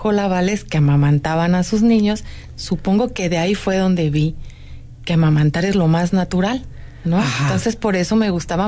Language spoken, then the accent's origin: Spanish; Comitán, Chiapas, Mexico; me crié en Comitán, allá hay una comunidad indígena que son los Tojolabales, que llegan a mercar los domingos a Comitán